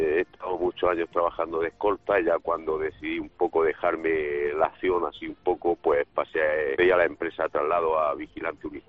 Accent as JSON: {"language": "Spanish", "town": "Murcia", "region": "Region of Murcia", "country": "Spain", "said": "¿Verdad? De Murcia."}